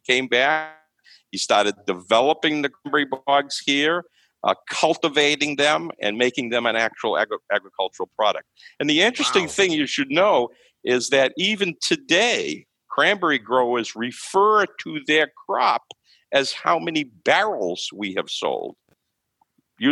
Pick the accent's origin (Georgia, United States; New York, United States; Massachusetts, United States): Massachusetts, United States; Harwich; but I'm from Harwich, so I say it's Harwich.